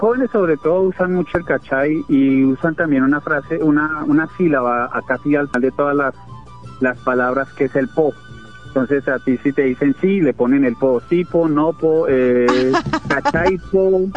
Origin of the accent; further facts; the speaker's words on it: Bogotá, Colombia; also born or lived in Chile; yo originalmente soy de Bogotá, Colombia, pero yo viví muchos años en Chile.